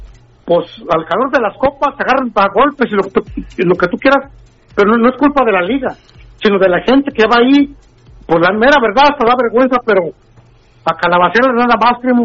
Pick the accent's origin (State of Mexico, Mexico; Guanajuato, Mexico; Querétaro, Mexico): Guanajuato, Mexico; Yo soy de Guanajuato. En mi pueblo, cuando se arman los partidos